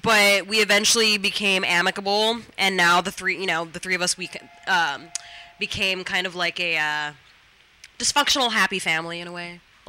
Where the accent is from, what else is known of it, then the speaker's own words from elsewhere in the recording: San Francisco, California, United States; Up north. San Francisco.